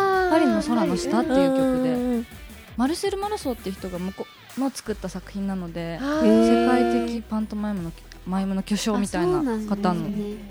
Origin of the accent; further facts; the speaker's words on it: Okinawa, Japan; 地元沖縄ではクラスに 3,4 人はいる